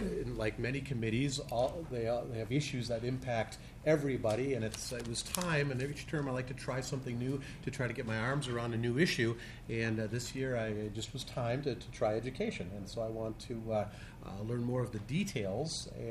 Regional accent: Apple Valley, Minnesota, United States; from Apple Valley. My wife and 2 kids live in Apple Valley.

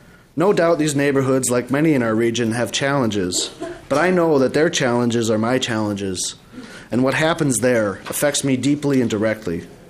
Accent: Hopkins, United States; I grew up in Hopkins, went away to college, and decided to pursue my graduate studies at the University of Michigan in Ann Arbor.

